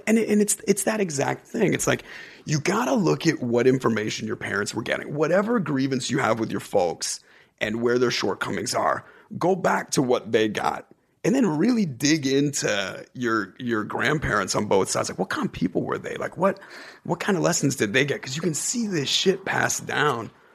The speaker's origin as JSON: {"language": "English", "country": "United States", "said": "because I'm undeniably American."}